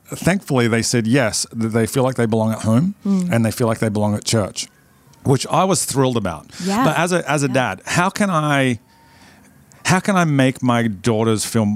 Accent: Australia; moved away as an adult; now in United States; you know, I'm not from America. I'm from Australia. My kids moved over here when my eldest daughter was seven.

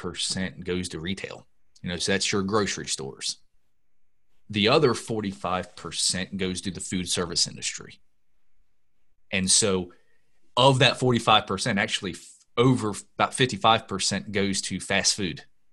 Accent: Maryland, United States; And, I grew up on the Delmarva, and my first job was in the chicken house there. So I grew up on the Eastern Shore, Maryland, and it's very prevalent for sure.

